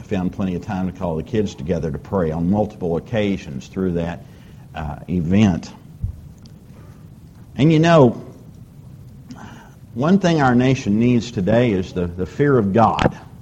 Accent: United States; This is not the country I grew up in. And I am still proud to be an American.

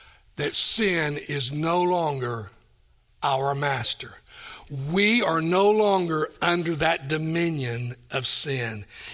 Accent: Tennessee, United States; I will transfer back to near my hometown in Tennessee to East Tennessee State University.

